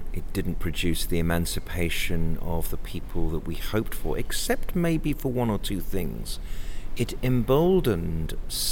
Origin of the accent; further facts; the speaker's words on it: United Kingdom; even in my home country, I feel safer here to be able to talk about my identity than in certain places in the UK.